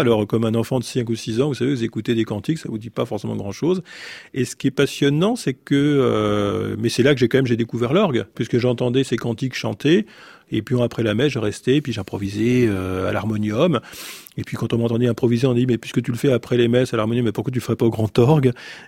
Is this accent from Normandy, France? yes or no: no; Rosny-sous-Bois, Île-de-France, France; C'est une ville un peu, c'est un repère familial. Ma famille y était avant. Je suis resté là